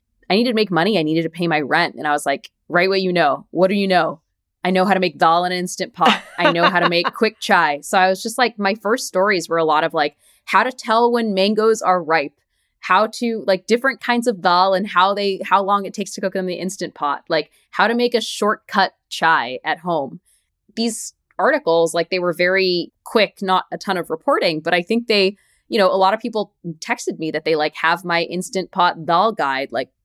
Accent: Houston, Texas, United States; I would love to write about this Mitai shop that I grew up going to in Houston.

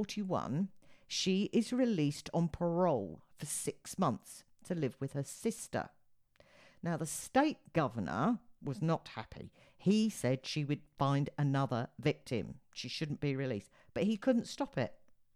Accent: United Kingdom; which I, as a Brit, found strange.

